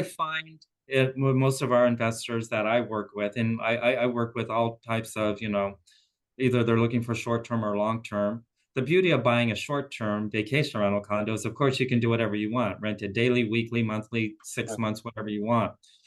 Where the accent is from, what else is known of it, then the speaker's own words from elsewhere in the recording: Maui, Hawaii, United States; Everywhere I travel in the world, when I say I'm from Hawaii, I'm from Maui, they're like, oh my goodness.